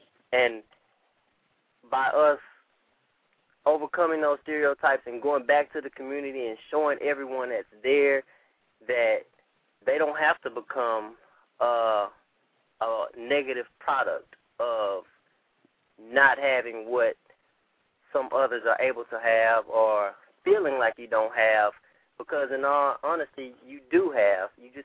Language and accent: English; La Marque, Texas, United States; Well, I'm also from Lamarck, small town in Texas, down Galveston County.